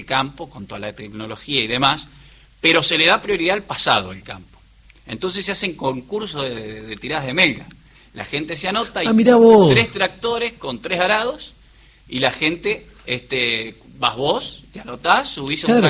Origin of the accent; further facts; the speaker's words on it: San Agustín, Buenos Aires, Argentina; also born or lived in Balcarce, Argentina; Yo nací en la ciudad de Balcarce, pero muy cerquita de Balcarce, a 25 kilómetros. Hay una pequeña localidad que se llama San Agustín. Y ahí pasé, de ahí es mi mamá. Y ahí pasé gran parte de mi infancia en el campo.